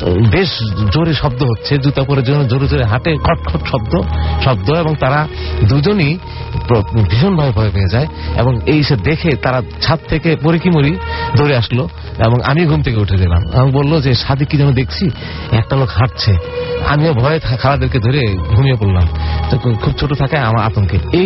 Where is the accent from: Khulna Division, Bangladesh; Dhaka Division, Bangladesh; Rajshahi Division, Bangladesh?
Dhaka Division, Bangladesh; Dhaka; আমি ঢাকা উত্তর বাটা থেকে এসেছি।